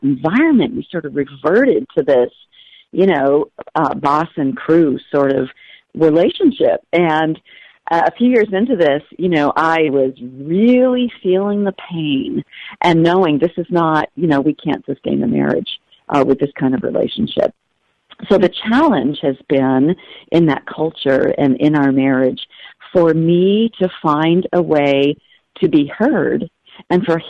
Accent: New Hampshire, United States; I grew up in New Hampshire, and I went to college in Ohio, and I met this wild and crazy Alaskan fisherman there in college.

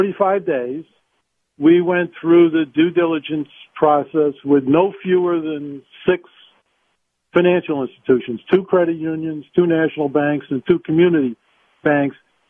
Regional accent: Bronx, New York, United States; moved away as an adult; also born or lived in Washington; Well, I was born and raised in the Bronx a lot of years ago, and I went through college there, graduate of Manhattan College in the Bronx. And from there, I moved to Washington to attend Georgetown Law School at night.

